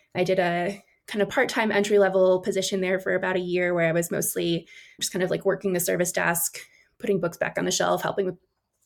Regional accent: Wisconsin, United States; moved away as an adult; where I moved originally from Wisconsin. So I moved from Wisconsin to Central Texas

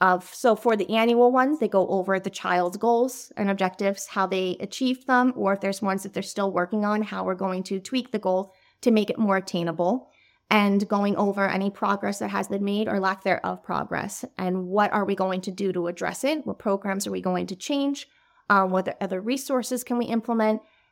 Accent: New Jersey, United States; I'm speaking more towards New Jersey. I'm from New Jersey.

